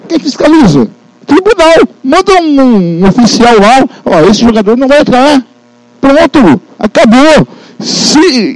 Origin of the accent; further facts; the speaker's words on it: Angélica, Mato Grosso do Sul, Brazil; Eu quero dizer que eu conheci muito essa música … na minha adolescência, lá em Angélica, no Césio.